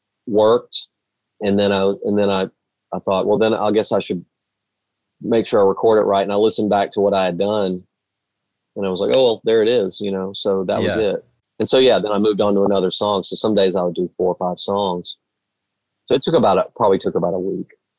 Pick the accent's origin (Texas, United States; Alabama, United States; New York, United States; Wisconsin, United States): Alabama, United States; about the murder of Michael Donald, which is known as the last known lynching in America in 1981 in my hometown.